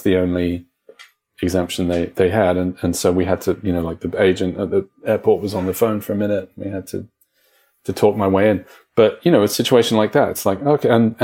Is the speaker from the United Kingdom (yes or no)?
yes; London, United Kingdom; I didn't have a sheltered upbringing. I grew up in London, like big city and music everywhere.